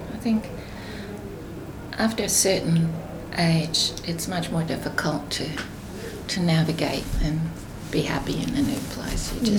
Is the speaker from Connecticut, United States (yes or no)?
yes; Connecticut, United States; now in Australia; Yeah, I came from New England, from Connecticut. My whole family came, which was two older brothers and myself and my parents.